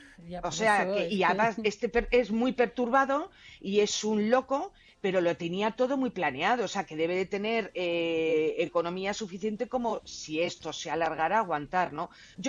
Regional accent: Madrid, Community of Madrid, Spain; como yo soy madrileña, no hay mucha... El carnaval en Madrid no es tan potente como en Cádiz

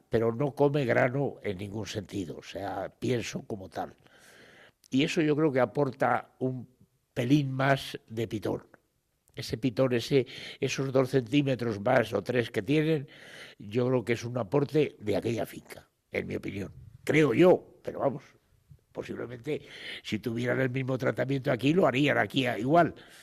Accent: Guadalix de la Sierra, Community of Madrid, Spain; todos mis abuelos, toda mi familia ha nacido en Guadalix y yo también he nacido en Guadalix, yo soy oriundo de Guadalix de la Sierra.

